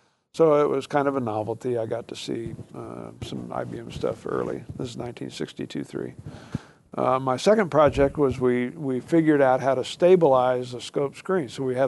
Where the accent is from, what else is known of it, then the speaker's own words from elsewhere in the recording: Colorado Springs, Colorado, United States; I'm from Colorado Springs.